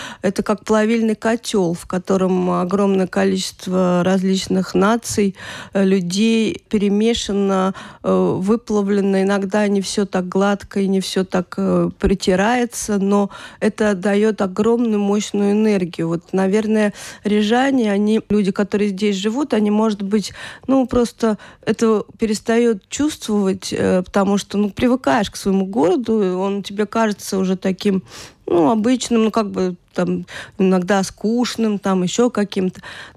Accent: Georgia; also born or lived in Moscow, Russia / Germany; что у меня мама наполовину полька, наполовину белоруска, папа грузин. И я родилась в Москве, выросла я в Грузии и училась в Германии частично, 2 года там жила.

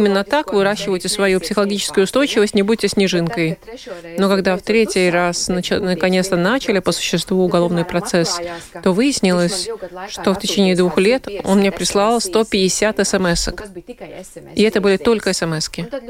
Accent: Latvia; я латышка, и поэтому меня так сильно нельзя оскорбить

